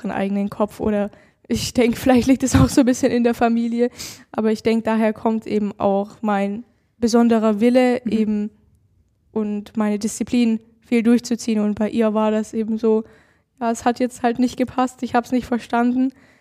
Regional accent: Backnang, Baden-Württemberg, Germany; alle diese Sportler kommen aus Backnang, aus meiner Heimatstadt.

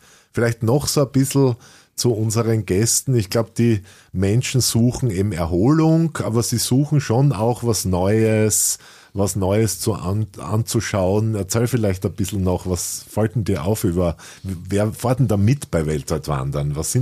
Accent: Austria; doch kühler ist als bei uns in Österreich

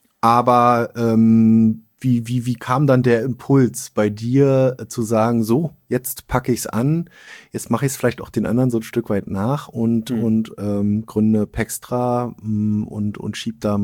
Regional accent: Berlin, Germany; born there; now in Rostock, Germany; als gebürtiger Berliner

